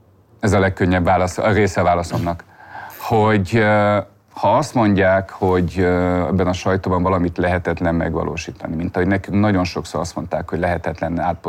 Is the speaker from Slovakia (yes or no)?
no; Transylvania, Romania; moved away as an adult; now in Hungary; én nem Magyarországon születtem, én Erdélyben, Romániában születtem és nőttem fel, és miután én elvégeztem a műegyetemet Temesváron, én utána jöttem ki újságírást tanulni Magyarországra, és maradtam itt.